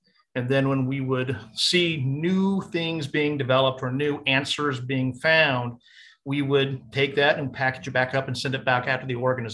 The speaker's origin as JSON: {"language": "English", "region": "West Coast", "country": "United States", "tie": "born or raised there", "also_born_or_lived": "Alaska", "said": "So my background is I grew up on the West Coast. I was in the Army for 9 years."}